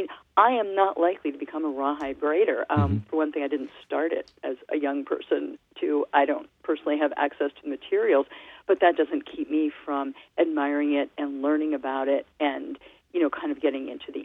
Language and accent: English; Mid-Atlantic, United States; my background is Eastern European Jewish. I come from the Mid-Atlantic region